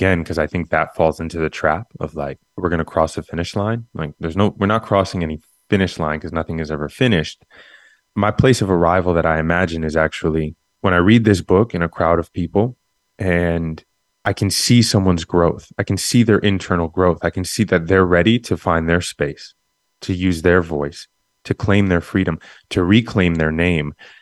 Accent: Queens, New York, United States; You know, I grew up in Queens, this crazy melting pot.

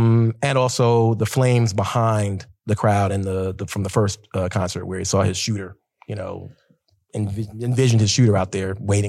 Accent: Brooklyn, New York, United States; I'm from Brooklyn, so we're going to do it.

